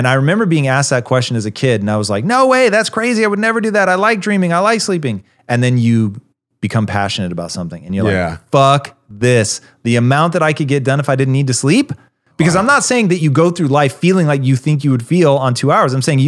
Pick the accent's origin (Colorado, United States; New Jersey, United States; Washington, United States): Washington, United States; Tacoma; I grew up in Tacoma, homie.